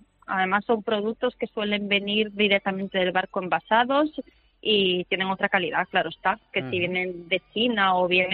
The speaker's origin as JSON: {"language": "Spanish", "region": "Galicia", "country": "Spain", "moved": "as an adult", "lives_now": "Málaga, Spain", "said": "Sí, yo soy gallega, casada con malagueño."}